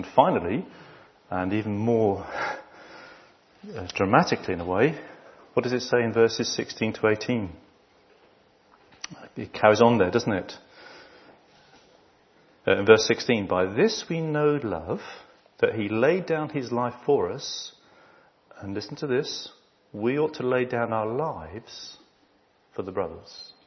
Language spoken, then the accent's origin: English; South East England, United Kingdom; And I think as Southern English people, our home is what? Our castle.